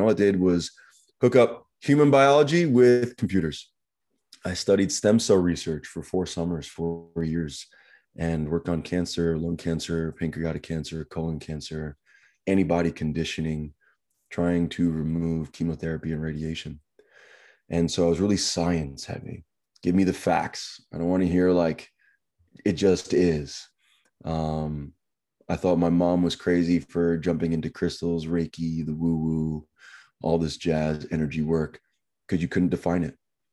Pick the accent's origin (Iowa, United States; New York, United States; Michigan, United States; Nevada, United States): New York, United States; Seaford; So I'm from New York, Long Island, New York. I grew up in this little town, Seaford.